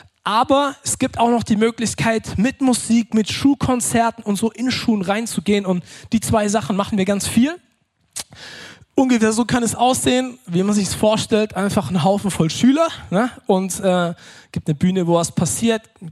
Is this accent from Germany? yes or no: yes; Leonberg, Baden-Württemberg, Germany; now in Fürth, Germany; ich bin auch aufgewachsen im Schwabenländle, auf der anderen Seite von Stuttgart, in Leonberg, aus der Ecke komme ich. Und ich muss ehrlich sagen, seit den 6,5 Jahren, wo ich in Fürth wohne, bei Nürnberg